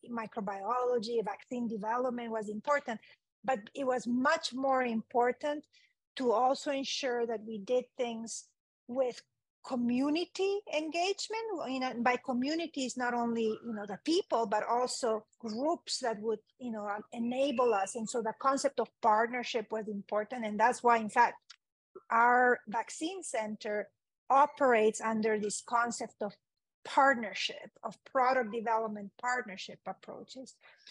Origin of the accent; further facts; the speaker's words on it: Honduras; also born or lived in Italy; I grew up in Honduras. I'm Italian by birth, but I grew up in Honduras